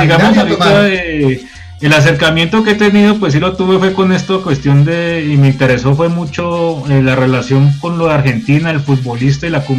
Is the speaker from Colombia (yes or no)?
yes; Cali, Valle del Cauca, Colombia; como pues yo les he dicho que yo soy de Cali, pues allá en Cali sí, poca cumbia y mucha salsa.